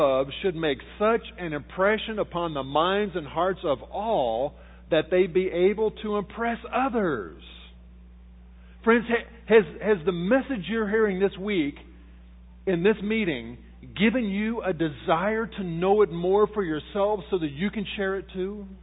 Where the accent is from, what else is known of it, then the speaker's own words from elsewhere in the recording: Washington, District of Columbia, United States; I grew up in Washington, D.C., I took my little Volkswagen Bug to the gas station, gave it 10 gallons of gas for $2.70.